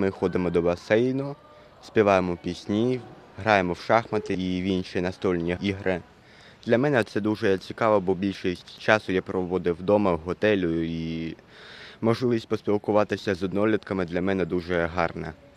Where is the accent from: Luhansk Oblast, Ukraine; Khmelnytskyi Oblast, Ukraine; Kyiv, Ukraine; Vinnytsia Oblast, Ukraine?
Luhansk Oblast, Ukraine; Sievierodonetsk; now in Bielsk, Poland; Я з Сєвєродонецька, Луганська область.